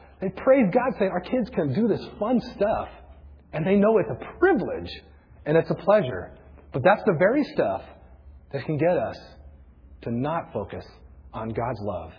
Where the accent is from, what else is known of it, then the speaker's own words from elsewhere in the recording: United States; This isn't a slam. I'm an American. I love it here.